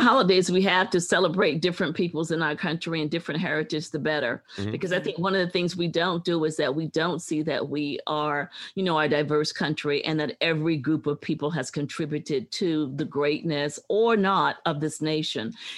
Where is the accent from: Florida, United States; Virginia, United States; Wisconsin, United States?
Virginia, United States; I grew up in Virginia, and as far as Virginians are concerned, there is no history except for Virginia history.